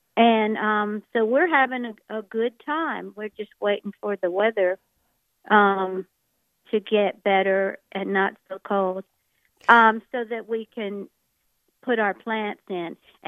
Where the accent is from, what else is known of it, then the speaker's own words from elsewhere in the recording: Georgia, United States; now in Laconia, United States; I am a transplant from South Georgia that moved up to Laconia, and I didn't know any of the plants here.